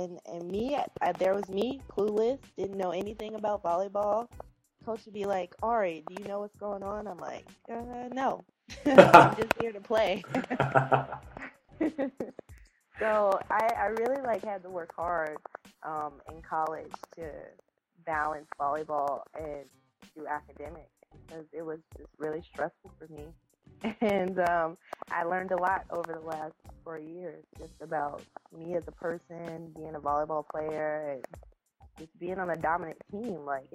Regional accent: Maywood, United States; Well, I grew up in Maywood, and I am the only child from my parents.

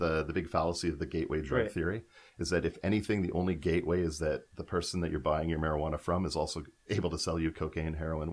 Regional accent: Saskatchewan, Canada; I grew up in Saskatchewan, so it's a completely different feel in terms of this in the Prairie Provinces

